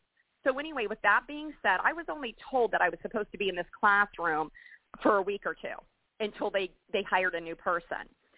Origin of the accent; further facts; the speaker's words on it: Florida, United States; when I was a teacher in North Carolina, I'm from Florida originally